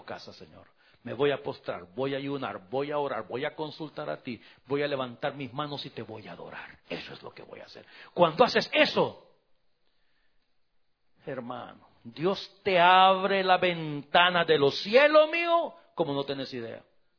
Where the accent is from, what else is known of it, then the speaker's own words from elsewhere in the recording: El Salvador; Y yo pensé que solamente en mi país, en El Salvador, hacían eso, ¿verdad?